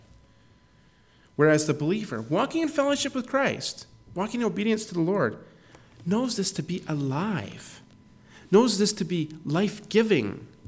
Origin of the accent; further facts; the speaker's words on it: Canada; Forget this. I'm a Canadian. I'm driving on the right side of the road.